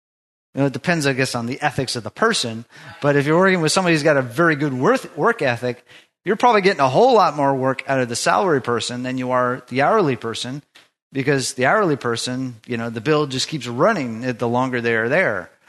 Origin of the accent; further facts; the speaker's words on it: Alaska, United States; When, you know, my friends, when I was growing up in Alaska, you know, they love to go fishing